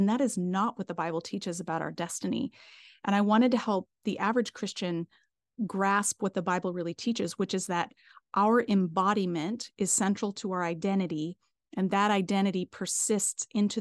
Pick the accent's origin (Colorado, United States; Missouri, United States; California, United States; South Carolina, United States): Colorado, United States; Denver; No, I grew up in Colorado. I grew up in Denver, and I've lived all over the place.